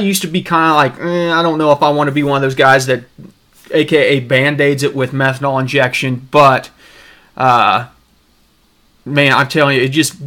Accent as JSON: {"language": "English", "region": "Oklahoma", "country": "United States", "said": "Yeah, PCT, I'm from Oklahoma, so there's plenty of people down there that says meth is just one of the greatest things."}